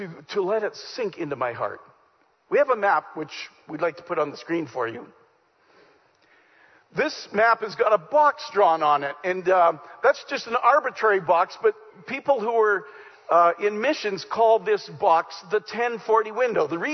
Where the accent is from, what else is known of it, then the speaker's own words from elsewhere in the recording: Saskatchewan, Canada; when I was a kid, growing up in Saskatchewan, we were introduced to a brand new ethnic food.